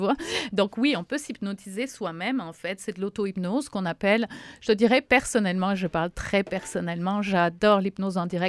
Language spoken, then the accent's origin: French; France; je suis française d'origine